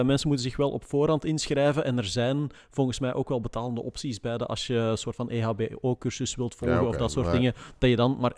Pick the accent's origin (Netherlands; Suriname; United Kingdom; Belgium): Belgium; Antwerp, Flanders; ik kom uit Antwerpen, in Antwerpen is het heel populair